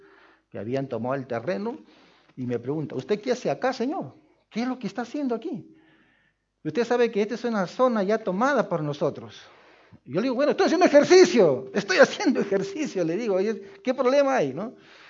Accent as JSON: {"language": "Spanish", "region": "Lima", "country": "Peru", "tie": "born or raised there", "also_born_or_lived": "Piura", "said": "nací en Piura. Y mi papá fue destacado a Lima, ya. Y ahí hemos crecido, nos hemos desarrollado. Somos 8 hermanos de una familia. Somos una familia numerosa."}